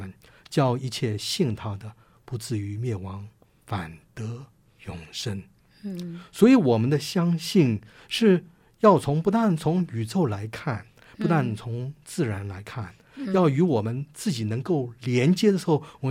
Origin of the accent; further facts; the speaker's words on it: China; moved away; 因为我们从国内出来的时候我们常常从小受的这个教育上